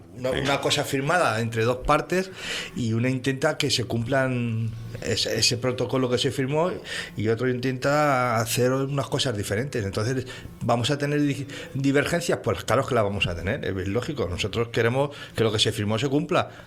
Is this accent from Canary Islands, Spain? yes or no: yes; La Orotava, Canary Islands, Spain; Mismamente en mi pueblo, en La Rotava, hay cerca de 3.000 viviendas vacías.